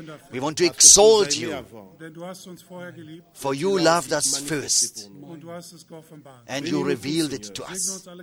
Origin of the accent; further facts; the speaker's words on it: Cameroon; I come with greetings from Cameroon, from all the brothers and sisters who are in Christ.